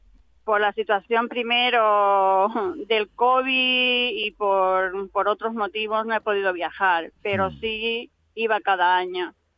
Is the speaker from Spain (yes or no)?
no; Cuba; born there; los cubanos que están allí, a la familia, a los compatriotas, a los amigos, a mi pueblo que me vio nacer, hombre, a mis raíces